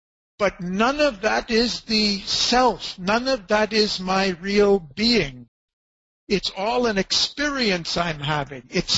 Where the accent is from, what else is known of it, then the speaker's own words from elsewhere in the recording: United States; now in India; Well, I'm an American. I came to India. I had this education.